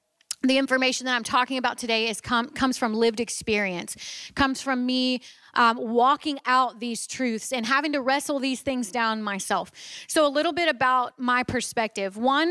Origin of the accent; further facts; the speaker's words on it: Louisiana, United States; And I always say that I'm from Louisiana and it's always crickets.